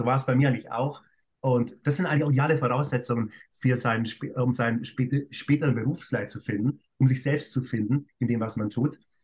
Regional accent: Bavaria, Germany; now in Hong Kong; also ich komme aus dem Münchner Umland, bin also ein richtiges Landei und wie ich eigentlich so nach Asien kam, weil das Ganze beginnt dann eben vor 14 Jahren, ich lebe seit 14 Jahren in Hongkong

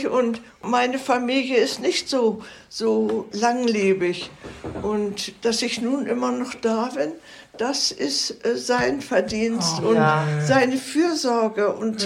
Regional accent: Hamburg, Germany; born there; In Hamburg.

